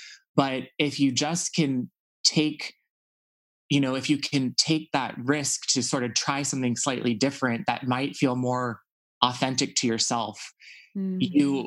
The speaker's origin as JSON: {"language": "English", "region": "Texas", "country": "United States", "tie": "born or raised there", "said": "For me, I think just growing up in Texas and being sort of, you know, I felt like for a long time, I really wasn't able to be myself."}